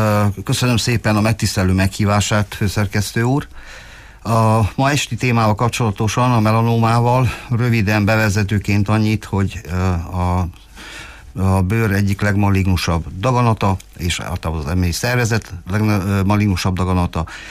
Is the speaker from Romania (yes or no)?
yes; Târnăveni, Mureș County, Romania; Dicsőszentmártonban születtem a 60-as évek elején, ahol elemi iskoláit én már végeztem el, a középiskolát a Marosvásárhelyi Bolyai liceumban, ahol a 80-as évek elején érettségiztem